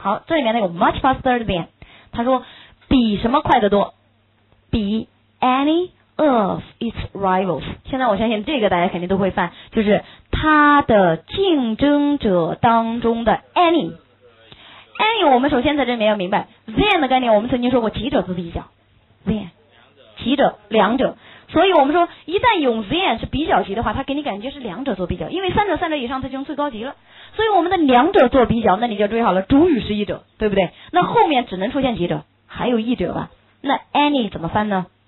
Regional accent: China; 我们中国人喜欢说北京比任何一座城市都大

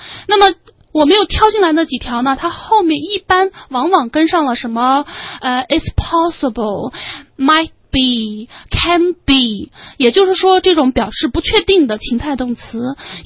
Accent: China; 也就是我们中国人经常说这孩子怎么这么粘人呢

